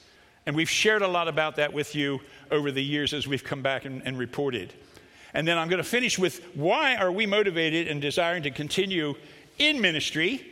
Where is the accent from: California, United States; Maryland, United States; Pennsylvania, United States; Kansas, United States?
Maryland, United States; Hagerstown; I'm a Hagerstown boy, born and raised there, met a New England girl here, born and raised on Summit Avenue.